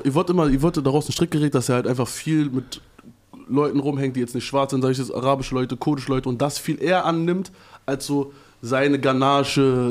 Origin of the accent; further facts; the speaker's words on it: East Germany, Germany; Ich komme aus dem Osten und ich kenne diesen Diskurs schon mein ganzes Leben lang